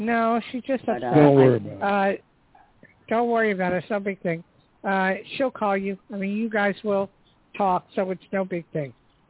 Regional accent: New Jersey, United States; I grew up in Jersey, but I spent most of my time in New York on 45th Street by all the theaters.

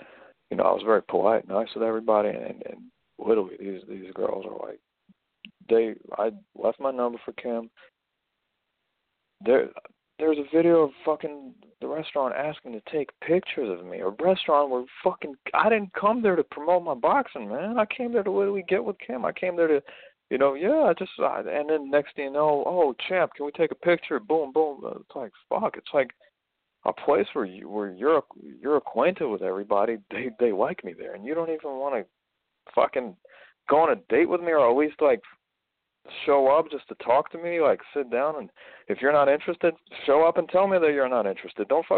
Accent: United States; Well, I'm American. I got Russian roots and Ukrainian roots. Yeah, well, I'm American and my roots, Russian and Ukrainian.

